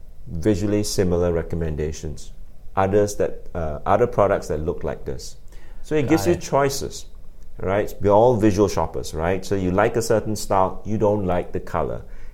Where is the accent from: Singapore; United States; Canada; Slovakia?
Singapore; born there; I was born here in Singapore